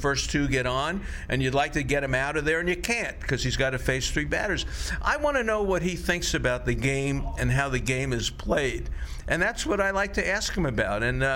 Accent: Florida, United States; when I grew up in Florida, you know, people up in the east would be in snow and stuff like that.

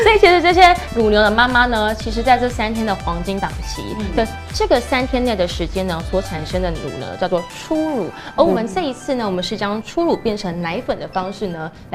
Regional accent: Keelung, Taiwan; 本身我是基隆人

